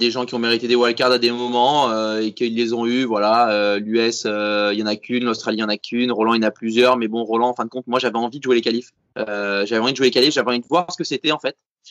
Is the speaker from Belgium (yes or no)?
no; France; c'est que moi, je suis français, on est en France